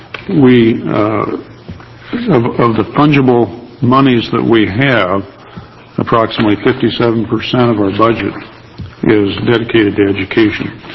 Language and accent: English; Corvallis, Oregon, United States; I'm from the Albany, the Corvallis area. I represent District 8 in the Senate.